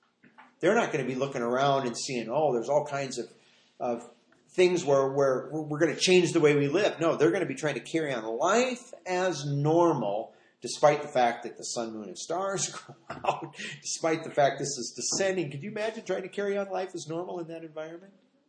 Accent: Midwest, United States; I grew up in the Midwest where you have electrical storms a lot in the summer

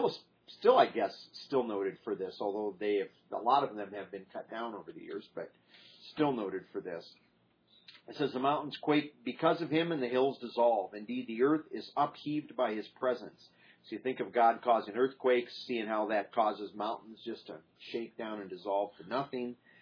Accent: Iowa, United States; I grew up in a county that was, I think, our we were about 1,500 feet above sea level back where I grew up in Iowa, most of that, between 12 and 1,500.

